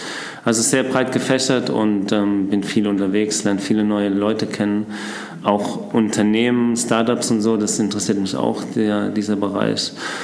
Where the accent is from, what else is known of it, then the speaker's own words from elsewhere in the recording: Hofheim, Hesse, Germany; Ich komme aus Hofheim-Ried. Das ist bei Lambertheim, Worms, so die Ecke.